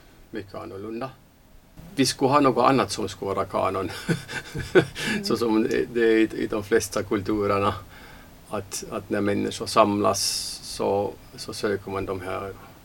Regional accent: Baden-Württemberg, Germany; Swedish is a second language; now in Sweden; vi flyttade från Waldön till Oberaisersheim i Tyskland och det ena är alltså Baden, man talar alltså en dialekt som heter Badisch och sen flyttade vi över gränsen till en dialekt som heter Schwäbisch.

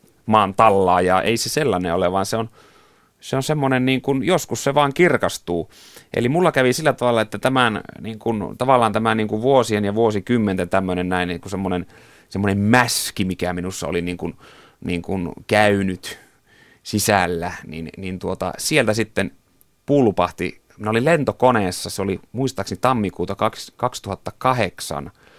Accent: Kainuu, Finland; moved away as an adult; now in Helsinki, Finland; kun minä olen Kainuusta kotoisin ja siellä asunut 20 vuotta ja nähnyt syrjäseutujen elämää Kainuussa

